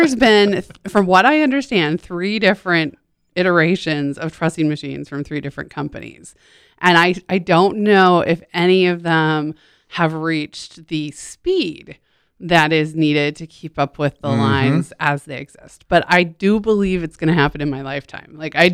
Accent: United States; Well, I'm from Seward County where I grew up

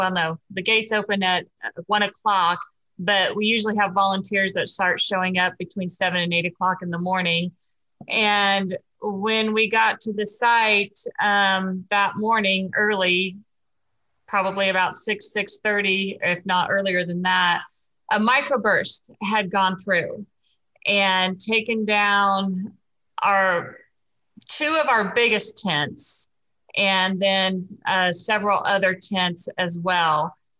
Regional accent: Kansas, United States; You know, I grew up here in the Flint Hills. So when I would hear people talk about how Kansas is flat, that didn't register with me.

